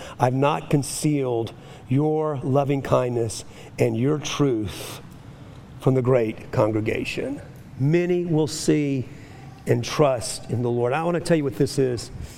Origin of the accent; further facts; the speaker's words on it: New Orleans, Louisiana, United States; Well, I can, because I grew up in New Orleans, but that's another story.